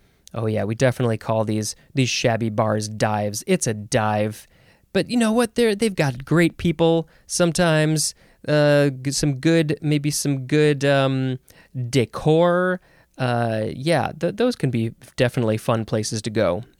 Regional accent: Chicago, Illinois, United States; I say dove. I grew up in the Chicago area.

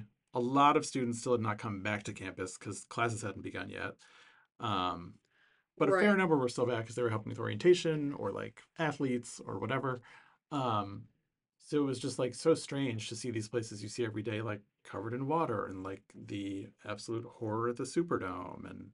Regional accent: Baltimore, Maryland, United States; So I went to the University of Maryland College Park, because I'm from Baltimore, 3 days a week.

